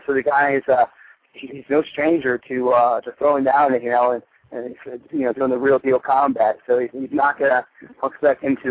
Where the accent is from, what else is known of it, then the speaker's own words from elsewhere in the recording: Pennsylvania, United States; In Pennsylvania, you can't. See, I grew up in Pennsylvania.